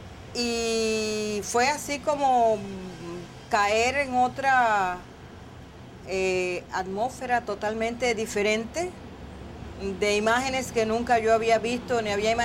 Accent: Santiago de Cuba, Cuba; Yo soy de Santiago de Cuba

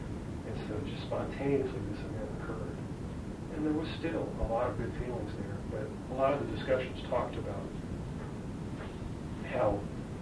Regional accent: Chapel Hill, North Carolina, United States; it's a wonderful time to grow up in Chapel Hill, because I don't think a white kid growing up in Chapel Hill now can learn the things about racial interaction that I learned in Chapel Hill High at that time

